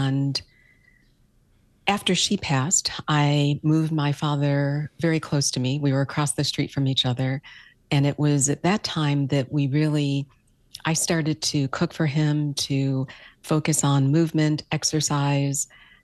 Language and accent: English; Buffalo, New York, United States; I grew up in Buffalo, New York, and so I'm a proud Buffalo girl.